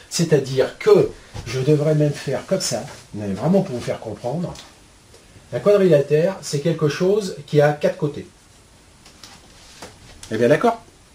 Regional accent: England, United Kingdom; Alors moi je suis anglais

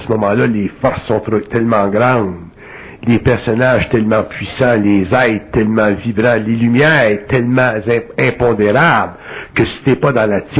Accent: Quebec, Canada; je viens du Canada québécois, ou du Canada, dans une situation où la guerre n'existe pas

